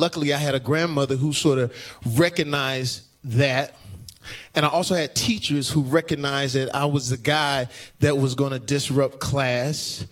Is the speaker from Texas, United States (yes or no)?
yes; Terrell, Texas, United States; I grew up in Terrell where it was just black, whites, and Mexicans